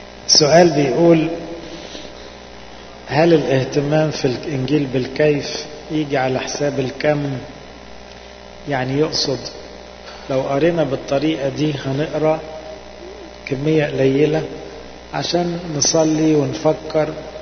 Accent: Egypt; احنا كمصريين اكتر شعب يصح نفتخر ببلدنا وبأصلنا

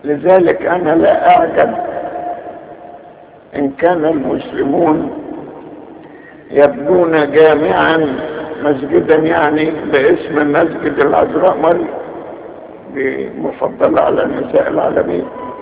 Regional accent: Egypt; ونبتهج ايضا انها زارت بلادنا مصر

